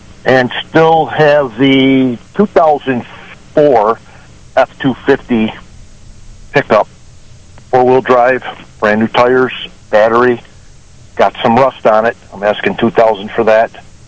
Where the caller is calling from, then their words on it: Beaumont, Texas, United States; Beaumont.